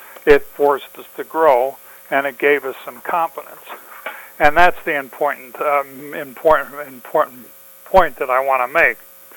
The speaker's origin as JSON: {"language": "English", "region": "New Jersey", "country": "United States", "tie": "born there", "said": "Well, you know, I was born in New Jersey"}